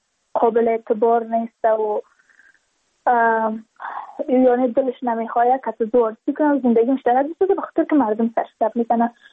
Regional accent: Badakhshan, Afghanistan; چون ما از بدخشان هستیم

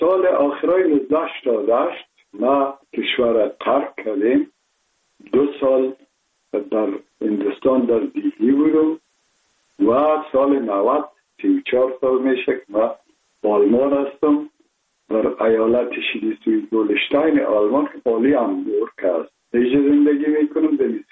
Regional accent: Kabul, Afghanistan; born there; من متولد شهر کابل هستم، هستم تاجک و از شهر کولی کابل که از پدر از کابل هستم.

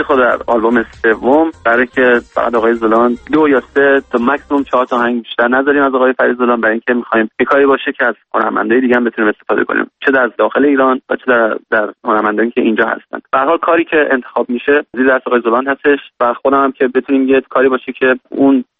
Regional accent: Sweden; also born or lived in Iran; من ایران خیلی وقت پیش بچگی که بودم زندگی کردم. من در سوئد به قول معروف بزرگ شدم، ولی خب ایران که بودم فکر کنم 13-14 سالم بود که خارج شدم و دیگه برنگشتم.

